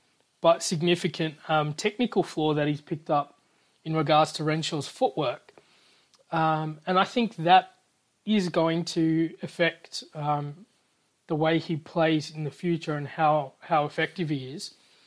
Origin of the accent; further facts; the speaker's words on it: Australia; Obviously, as an Australian fan, not the greatest of performances or results in the first two test matches